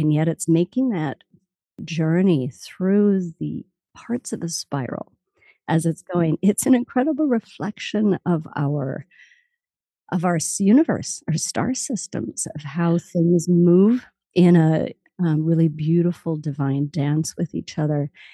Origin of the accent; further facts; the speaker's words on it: Minnesota, United States; born there; I was born here in Bidote, which is the indigenous language here of the Dakota people. Mm. Bidote meaning a confluence. And I actually live literally just a stone's throw from the sacred place of the Dakota people